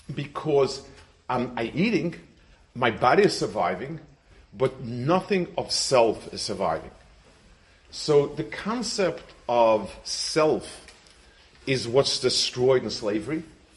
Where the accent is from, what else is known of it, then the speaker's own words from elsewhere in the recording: New York, United States; I grew up in Lower East Side, 50s, 60s, and many people had jobs, hard, rough work.